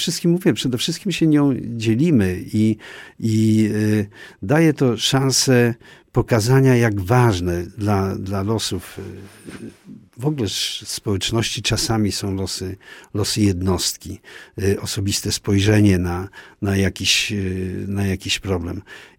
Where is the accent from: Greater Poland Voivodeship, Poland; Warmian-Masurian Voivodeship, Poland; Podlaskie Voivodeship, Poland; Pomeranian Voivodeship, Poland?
Podlaskie Voivodeship, Poland; Łomża; born there; Mnie bardzo trudno jest powiedzieć, jak Łomża się zmieniła, bo ja w Łomży